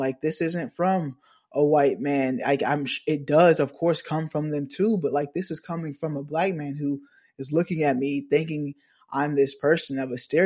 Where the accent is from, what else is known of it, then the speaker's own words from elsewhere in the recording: El Dorado, Kansas, United States; So if you've been listening previously, you know that I grew up in El Dorado, Kansas.